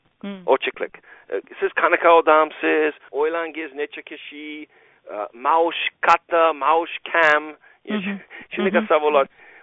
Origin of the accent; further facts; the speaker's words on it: New York, United States; Uzbek is a second language; Ha, men Queens New Yorkda katta bo'ldim.